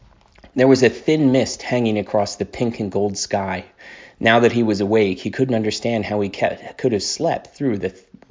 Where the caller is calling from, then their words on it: Summit, New Jersey, United States; I'm reading from Summit, New Jersey.